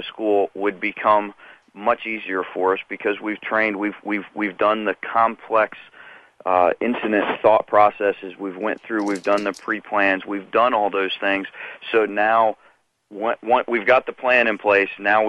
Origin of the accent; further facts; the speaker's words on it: Iowa, United States; I grew up in Iowa.